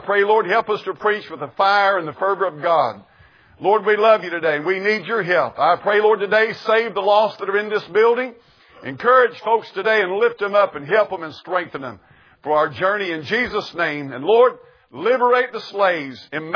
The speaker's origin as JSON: {"language": "English", "country": "United States", "tie": "born there", "said": "I'm glad that I was born in America, the land of the free and the home of the brave."}